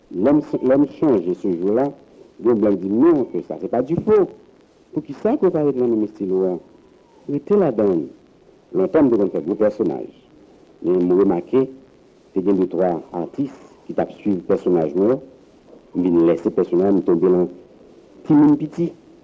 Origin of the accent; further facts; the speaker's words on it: Jacmel, Sud-Est, Haiti; born there; Jacques Mel. Oh, c'est mon pays natal.